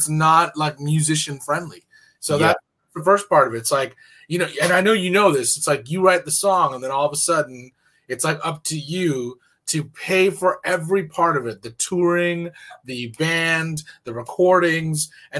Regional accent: Kerala, India; You know, I'm from there. I'm from, my family's from Kerala. So we're all from the South.

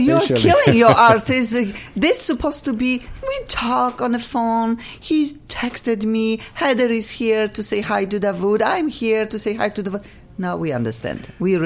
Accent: Poland; English is a second language; I'm visiting my country. I'm from Poland originally

